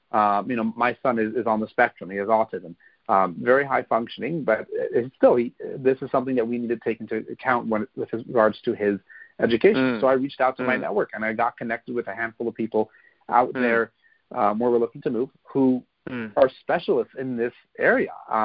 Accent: St. Louis, Missouri, United States; I've connected with people because I grew up in St. Louis, and on their profile it said they're from St. Louis.

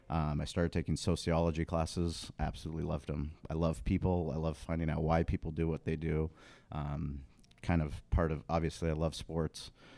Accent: La Jolla, California, United States; I went to Boulder. I grew up in La Jolla. I went to Bishop's. I was very fortunate. My grandfather, he was from Bulgaria, an immigrant that was born in a village, had nothing.

